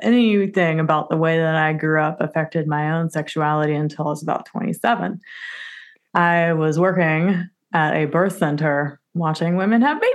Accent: Louisiana, United States; I grew up in Southern Baptist, Louisiana, and I was very repressed as a young child, but always rebelled against it.

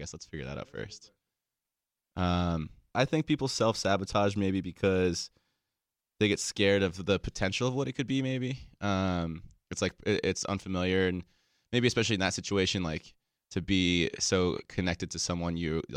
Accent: Aspen, Colorado, United States; now in Los Angeles, United States; I grew up in Aspen, Colorado, went to college, University of Colorado, Colorado Springs. I currently live in Los Angeles

